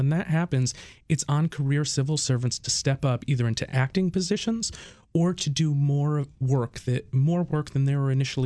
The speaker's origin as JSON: {"language": "English", "region": "Connecticut", "country": "United States", "tie": "born or raised there", "said": "But my background, I grew up in Connecticut."}